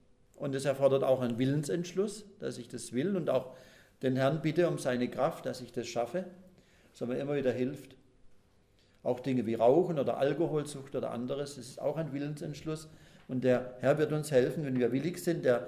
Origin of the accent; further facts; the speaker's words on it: Pforzheim, Baden-Württemberg, Germany; in meiner Heimatstadt Pforzheim sagt man immer so gedankenlos